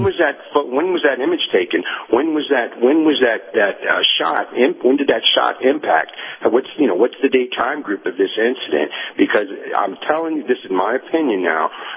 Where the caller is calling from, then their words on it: Tennessee, United States; in East Tennessee.